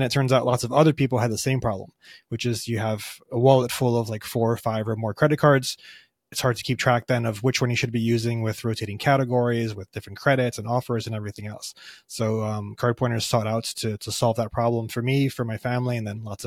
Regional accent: Cleveland, Ohio, United States; now in Miami, United States; Yeah, so I'm living in Miami right now, originally from Cleveland, then kind of bounced all over the country, moved to Europe for a little while

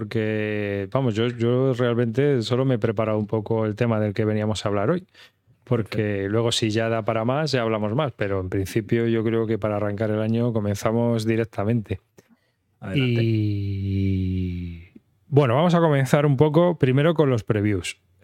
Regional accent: Madrid, Community of Madrid, Spain; Bueno, yo soy de Madrid, ya sabes que la J

